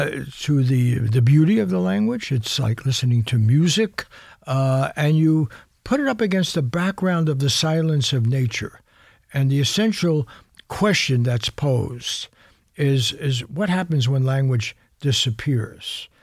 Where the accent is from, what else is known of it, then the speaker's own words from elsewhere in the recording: New York City, New York, United States; growing up in the Bronx, for instance, everyone's had some foreign language.